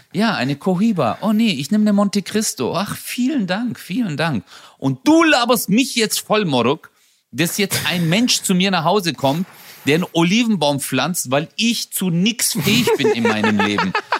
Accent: Gelsenkirchen, North Rhine-Westphalia, Germany; Ich komme aus Gelsenkirchen. Ich hatte ein richtig hartes Leben.

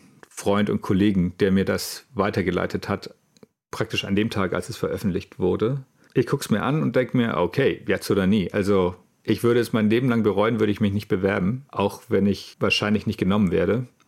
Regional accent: Bavaria, Germany; born there; now in Hamburg, Germany; ich wohne in Hamburg. Ich bin eigentlich gebürtiger Allgäuer aus Süddeutschland, also weit weg. Und lebe jetzt aber seit 12 Jahren in Hamburg

